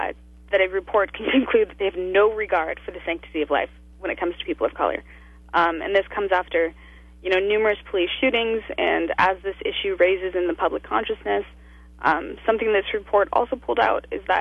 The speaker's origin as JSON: {"language": "English", "region": "California", "country": "United States", "tie": "born or raised there", "lives_now": "Washington, United States", "said": "I'm from California. Been in D.C. for about a year and a half."}